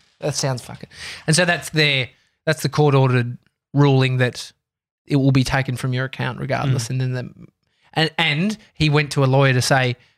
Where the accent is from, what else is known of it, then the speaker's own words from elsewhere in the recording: Australia; It was a bogan way of saying it. I'm Australian.